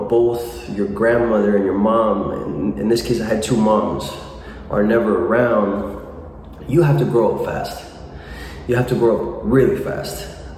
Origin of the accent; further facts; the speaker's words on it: Cuba; now in Miami, United States; growing up in Cuba, a socialist dictatorial regime where there are no resources